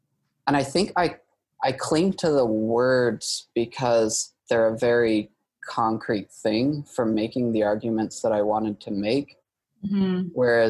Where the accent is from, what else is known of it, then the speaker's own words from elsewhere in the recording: St. George, Utah, United States; I was born and raised in Utah. I call the southwest corner of Utah, which is Washington County or St. George, Utah, my home.